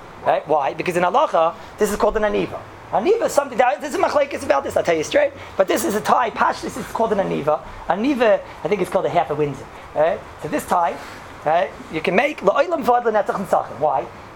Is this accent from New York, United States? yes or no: yes; Flatbush, New York, United States; I'm from the old country. I'm from Flatbush.